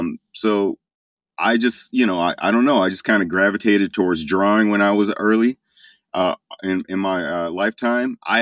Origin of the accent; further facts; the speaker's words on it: Chicago, Illinois, United States; So, growing up in Chicagoland, I went to Eastern Illinois University, which is in Southern Illinois.